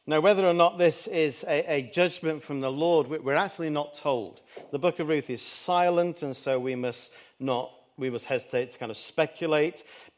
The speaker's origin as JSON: {"language": "English", "town": "Manchester", "region": "North West England", "country": "United Kingdom", "said": "as a Mancunian, I'm not going to get political."}